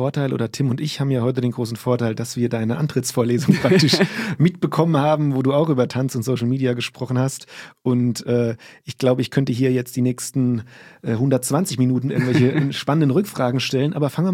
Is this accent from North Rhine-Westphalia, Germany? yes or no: no; Limburg an der Lahn, Hesse, Germany; Also ich bin ja in Limburg an der Lahn groß geworden, ja, in Limburg an der Lahn.